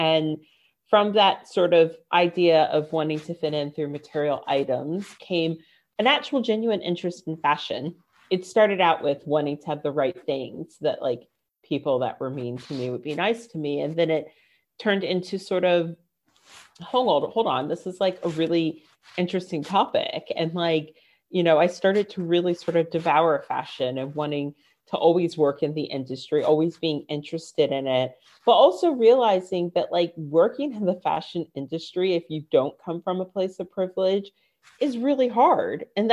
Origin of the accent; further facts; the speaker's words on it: Virginia, United States; I'm from Virginia. I'm from Northern Virginia, which is super affluent, but I grew up lower middle class.